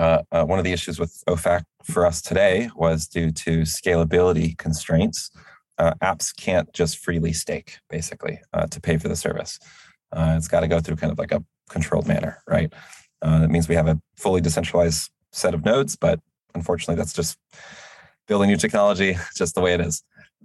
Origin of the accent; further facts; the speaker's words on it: United States; I am an American. I am the U.S. our company is based out of the U.S.